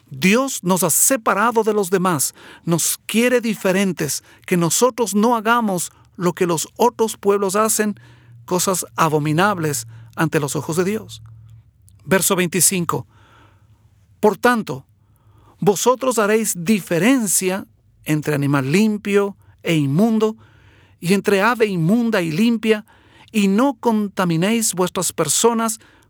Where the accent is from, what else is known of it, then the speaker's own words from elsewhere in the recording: Ecuador; now in United States; yo soy de Ecuador y nosotros en el Ecuador tenemos fiestas cívicas, ¿no es cierto?